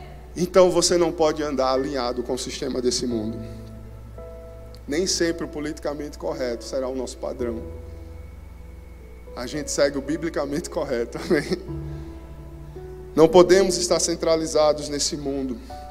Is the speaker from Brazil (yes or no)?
yes; Alagoas, Brazil; somos nordestinos, amamos cuscuz, amém? Somos alagoanos, a gente fala ia pois.